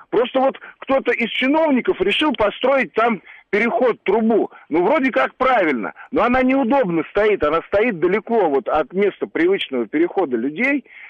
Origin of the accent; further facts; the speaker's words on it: Moscow, Russia; Я вот как коренной москвич